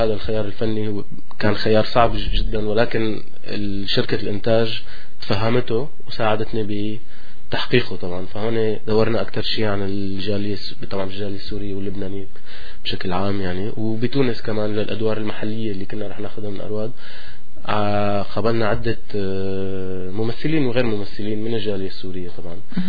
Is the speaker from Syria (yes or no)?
yes; Syria; now in Montreal, Canada; طفولتي كانت بسوريا